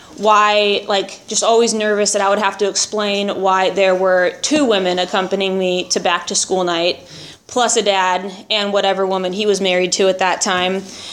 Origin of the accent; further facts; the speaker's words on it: California, United States; I grew up in Orange County. That's where I just moved from.